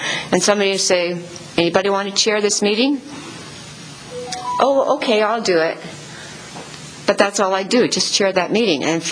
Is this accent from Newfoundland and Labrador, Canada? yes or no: no; Nelson, British Columbia, Canada; I come from Nelson, British Columbia. It's a town of 10,000 people nestled in some mountains.